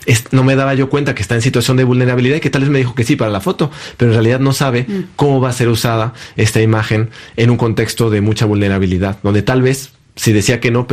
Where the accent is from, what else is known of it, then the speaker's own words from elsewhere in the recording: Mexico; En mi imaginario como mexicano